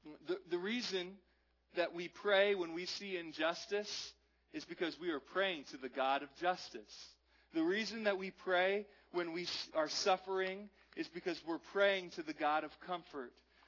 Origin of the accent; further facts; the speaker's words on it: New Jersey, United States; We're from New Jersey. Everyone's impatient, especially when they're driving, right?